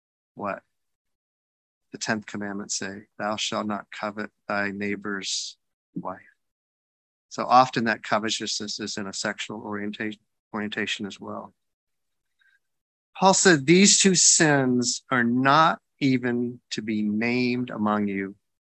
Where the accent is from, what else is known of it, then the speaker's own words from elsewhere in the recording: the South, United States; I'm a Southerner, and Southerners hold grudges like nobody else.